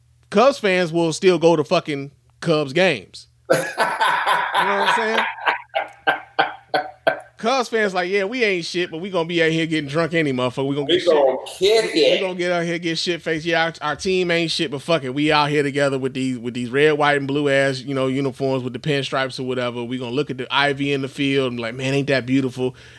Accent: Chicago, Illinois, United States; from the time I was little, it was White Sox because I was from the South Side.

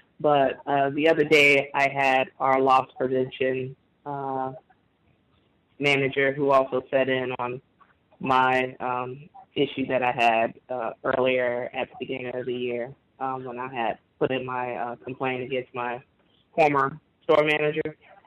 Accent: Florida, United States; they know I'm from Florida, so I was just pretending like I didn't know, you know, anything.

